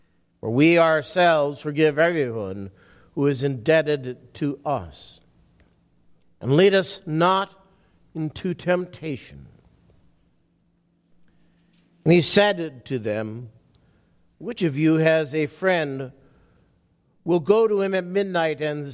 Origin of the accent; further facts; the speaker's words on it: Minnesota, United States; I grew up in Minnesota, but my parents were both born in central Wisconsin.